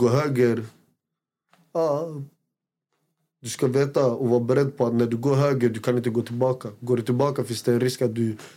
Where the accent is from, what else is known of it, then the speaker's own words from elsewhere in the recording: Råby, Västmanland County, Sweden; Jag kommer från Råby. Jag kommer från en ort som heter Råby. En liten ort. Folk vet inte ens om oss som är därifrån.